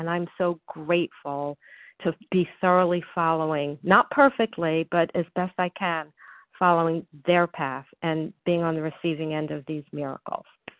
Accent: Florida, United States; now in North Carolina, United States; So I remember when I went to my first OA meetings growing up in Florida

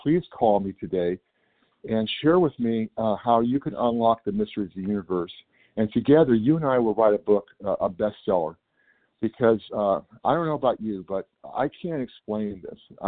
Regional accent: California, United States; I'm from California.

